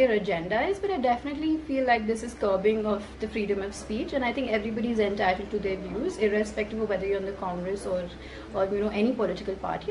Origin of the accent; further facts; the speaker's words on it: India; when the owner of the shop knew that I was from India